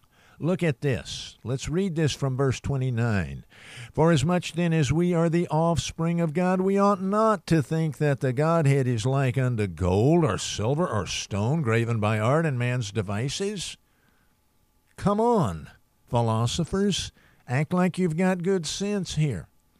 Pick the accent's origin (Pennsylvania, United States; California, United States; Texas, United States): Texas, United States; born there; I was born in East Texas, and therefore I talk like someone from Maine.